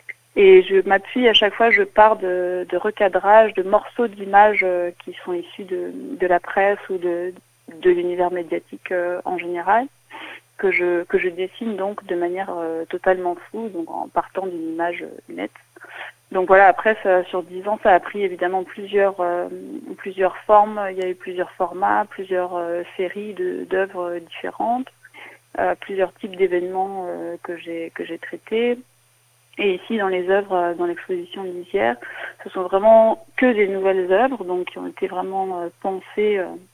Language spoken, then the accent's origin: French; Paris, Île-de-France, France; je suis française, j'ai grandi à Paris, j'ai fait 2 années de classe préparatoire à Paris après le baccalauréat, avant d'intégrer l'école de la Cambre à Bruxelles en Belgique